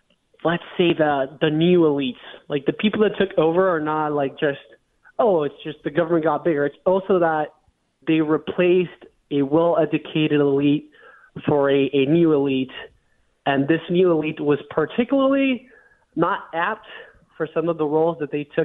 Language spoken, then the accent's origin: English; Venezuela; I grew up in Venezuela for a large portion of my life. I went back to Venezuela for the first time in 6 years, very recently.